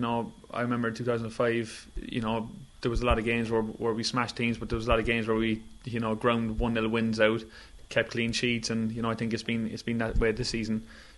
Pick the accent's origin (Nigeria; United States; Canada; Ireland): Ireland; Cork, Munster; You know, we're well used to travelling at this stage. We're from Cork. We travel every second week, like, you know.